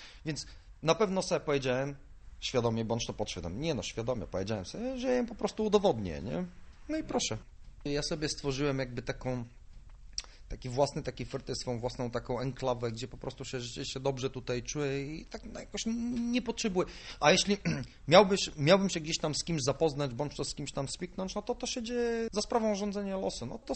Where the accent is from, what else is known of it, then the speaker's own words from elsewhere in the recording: Bulgaria; Polish is a second language; moved away as an adult; now in Poland; Przyjechałem z Bułgarii, czyli generalnie w pewnym sensie, będąc jeszcze po liceum plastycznym, to jest bardzo dobre liceum, będąc młodym człowiekiem, ale jednak w pewnym sensie już ukształtowanym.